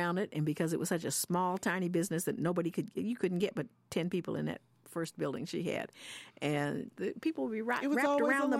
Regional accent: Atlanta, Georgia, United States; Atlanta, growing up in Atlanta was a magical place.

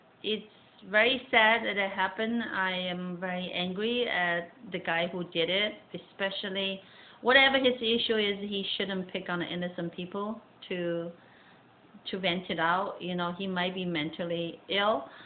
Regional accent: California, United States; They find out we're from California, you know, your dad is white, they still treat him very differently.

